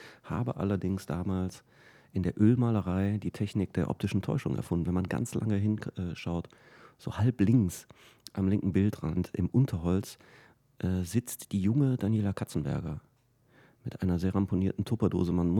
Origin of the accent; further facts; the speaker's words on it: Cologne, North Rhine-Westphalia, Germany; Nö, ich komme aus Ehrenfeld